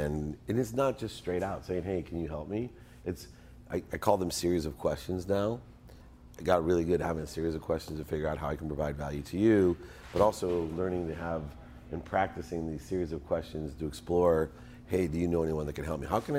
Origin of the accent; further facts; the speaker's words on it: California, United States; I'm all California.